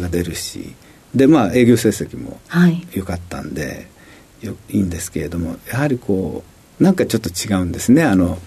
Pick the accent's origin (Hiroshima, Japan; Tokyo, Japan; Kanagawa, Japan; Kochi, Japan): Hiroshima, Japan; Kure; まあ、もうちっちゃい時から呉で育ってますから